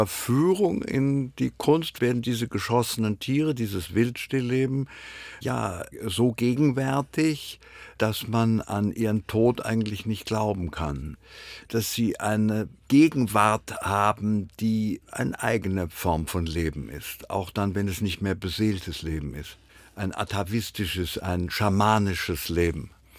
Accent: Frankfurt, Hesse, Germany; ich komme aus Frankfurt

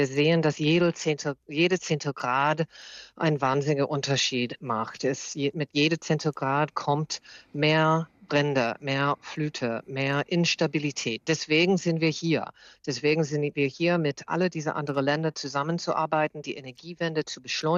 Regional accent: Germany; auch hier bei uns in meinem Heimat in Deutschland

